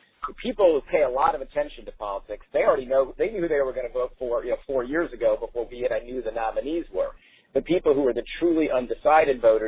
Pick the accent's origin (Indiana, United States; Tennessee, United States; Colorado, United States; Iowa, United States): Indiana, United States; and again, I'm from Indiana, so I know him well